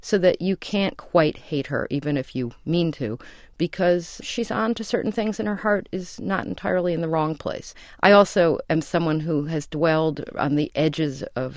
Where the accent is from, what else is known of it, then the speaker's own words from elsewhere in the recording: New York City, New York, United States; Well, I grew up in New York City always knowing that, like most of the women who worked in the garment trade, she did not